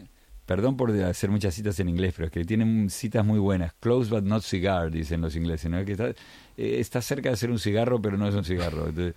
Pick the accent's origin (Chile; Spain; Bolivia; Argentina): Argentina; accent: softened Argentine; Que soy de una provincia, de algún sí. lugar raro de Argentina, pero... No me notan extranjero, pero no hablo como habla un argentino que vive allí.